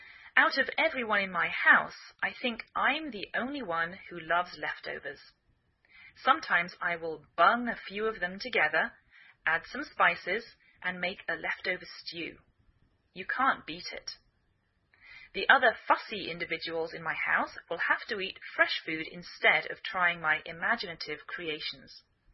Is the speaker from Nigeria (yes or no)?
no; England, United Kingdom; now in United States